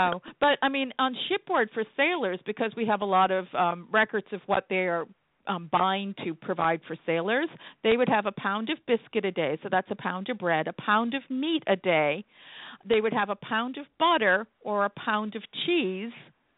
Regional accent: New England, United States; My mother's from Italy. My father's Irish. I grew up in New England, and I've spent 30 years in the 17th century.

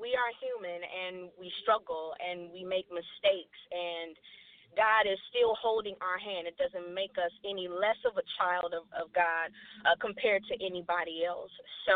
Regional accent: Chicago, Illinois, United States; I hail from Chicago, Illinois.

